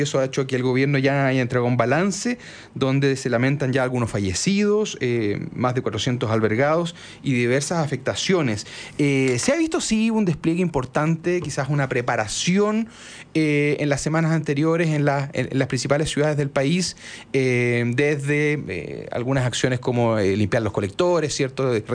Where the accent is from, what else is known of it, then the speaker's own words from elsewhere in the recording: Concepción, Biobío, Chile; yo soy de Concepción, crecí desde chico viendo las noticias